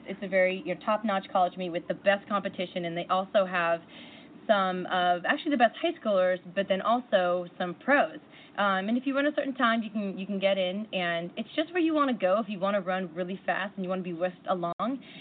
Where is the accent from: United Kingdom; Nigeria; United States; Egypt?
United States; Seattle, Washington; I'm from Seattle, all of us are.